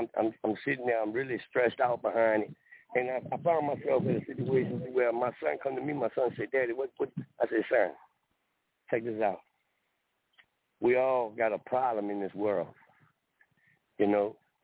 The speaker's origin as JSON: {"language": "English", "town": "New Orleans", "region": "Louisiana", "country": "United States", "tie": "born or raised there", "also_born_or_lived": "Saratoga Springs, New York", "said": "I was born in Saratoga Springs, New York. My mother name was Pat. But when she couldn't afford to raise me, I was brought to New Orleans. And I was raised in the house by a black family."}